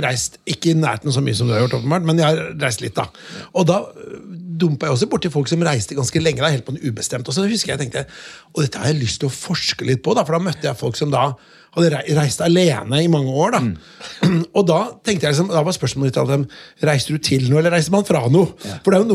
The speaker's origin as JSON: {"language": "Norwegian", "town": "Notodden", "region": "Telemark", "country": "Norway", "said": "for jeg kommer fra Notodden. Ikke for å skryte, men jeg kommer fra Notodden."}